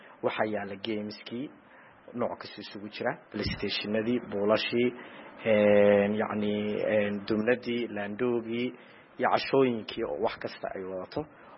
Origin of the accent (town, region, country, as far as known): Galkayo, Mudug, Somalia; born or raised there